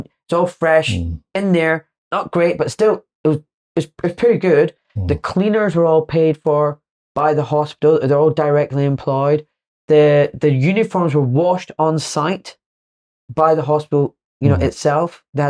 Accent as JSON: {"language": "English", "town": "Glasgow", "region": "Scotland", "country": "United Kingdom", "said": "I'm from Glasgow. I like to speak plain English. I can use fancy technical jargon, but listen, I'm from a working class background"}